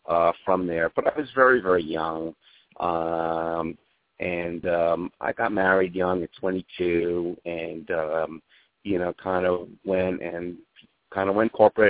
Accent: New York, United States; I grew up in New York.

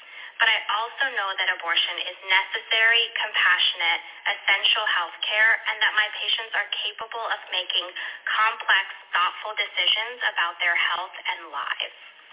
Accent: the South, United States; Growing up in the South, I saw firsthand the devastating impacts of restrictions on contraception and abortion care in the lives of real people, my friends, family, and people in my community.

